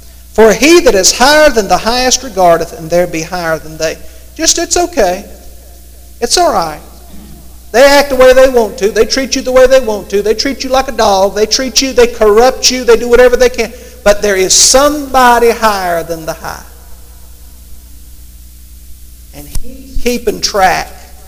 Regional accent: Martinsville, United States; I sometimes am ashamed to say that Martinsville is my hometown.

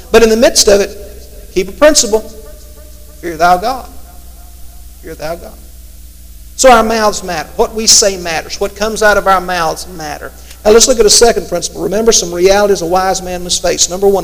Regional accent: Martinsville, United States; I sometimes am ashamed to say that Martinsville is my hometown.

